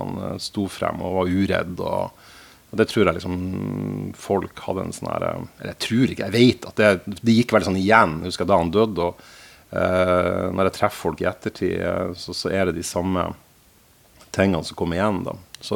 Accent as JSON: {"language": "Norwegian", "town": "Fauske", "region": "Nordland", "country": "Norway", "tie": "born or raised there", "said": "Ja, han var jo mye på Fauske i Nordland. Der jeg vokste opp"}